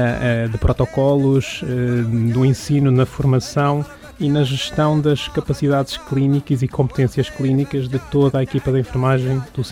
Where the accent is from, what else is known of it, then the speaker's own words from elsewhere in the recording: Portugal; moved away; uma das principais decisões que eu tomei quando saí de Portugal foi estaria sempre em contacto com a minha cidade natal e com o meu país.